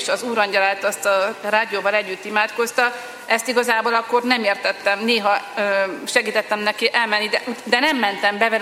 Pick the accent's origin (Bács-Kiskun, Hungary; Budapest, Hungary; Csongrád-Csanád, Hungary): Budapest, Hungary; Én pedig Budapesten nőttem föl, Dél-Budán, Albertfalván, egy hagyományosan, átlagosan katolikus családba